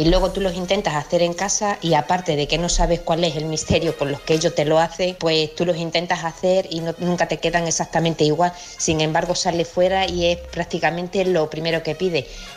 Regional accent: Olivenza, Extremadura, Spain; de Olivenza y a mí lo que me encanta comer fuera son los rejos, que son una especie de pulpitos

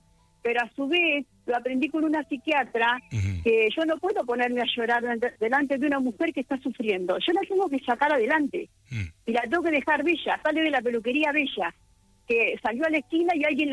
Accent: Argentina; moved away as an adult; now in Spain; Entonces yo me agarré un avión y me vine a vivir a España, soy argentina.

